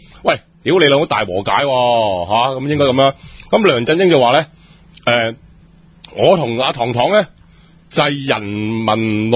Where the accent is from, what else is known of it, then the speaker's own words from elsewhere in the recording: Hong Kong; 其實因為其他你知我哋香港人嘅啦睇報紙呀報紙講咩佢聽咩㗎啦